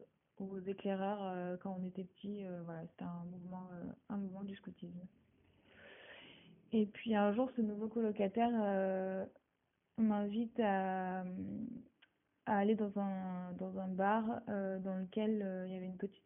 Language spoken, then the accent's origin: French; Valence, Auvergne-Rhône-Alpes, France; Donc moi, j'ai grandi à Valence.